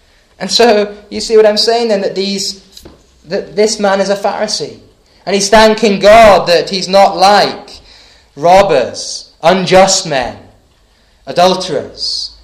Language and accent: English; Thirsk, Yorkshire and the Humber, United Kingdom; If you've ever visited my hometown, Thirsk, then you might have been struck by what a small and uneventful kind of place it is.